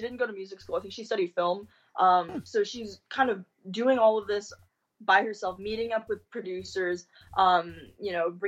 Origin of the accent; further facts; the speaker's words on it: Denver, Colorado, United States; So I was there for 7 years, and I'm from Denver, Colorado.